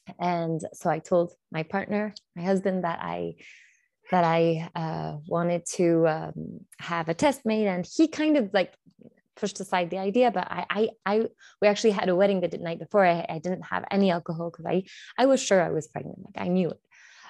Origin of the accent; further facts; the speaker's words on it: Chile; I'm from Chile, so South America, and I'm 32 years old.